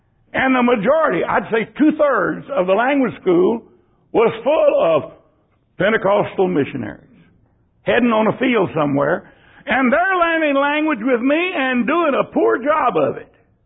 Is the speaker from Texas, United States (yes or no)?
yes; San Antonio, Texas, United States; I was raised up in San Antonio.